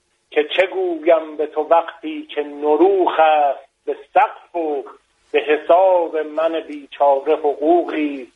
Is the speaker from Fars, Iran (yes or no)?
yes; Shiraz, Fars, Iran; born or raised there; also born or lived in Iraq; now in Qom, Iran